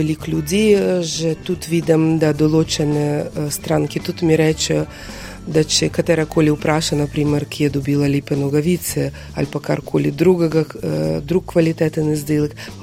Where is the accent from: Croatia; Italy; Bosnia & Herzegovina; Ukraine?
Ukraine; Chernivtsi, Chernivtsi Oblast; Slovenian is a second language; now in Slovenia; Pozdravljeni, sem iz Ukrajine. Prišla sem decembra leta 2008. Tukaj sem že 14 let.